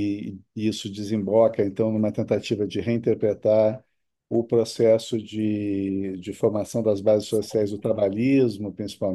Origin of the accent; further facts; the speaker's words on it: Porto Alegre, Rio Grande do Sul, Brazil; born there; eu nasci em Porto Alegre, né?